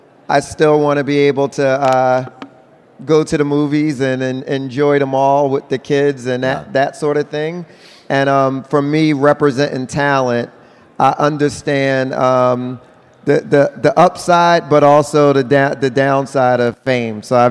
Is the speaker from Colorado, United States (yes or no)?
no; Philadelphia, Pennsylvania, United States; My background, I come from Philadelphia.